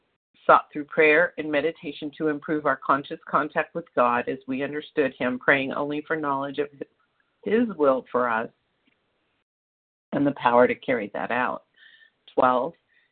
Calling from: Santa Monica, California, United States; I'm calling from Santa Monica, California.

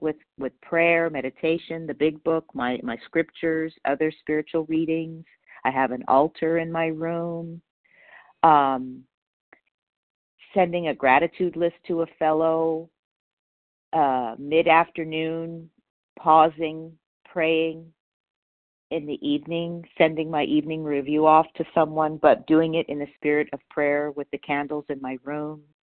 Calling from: Palmdale, California, United States; I'm calling from Palmdale, California, which is just a little an hour north of the city of Los Angeles.

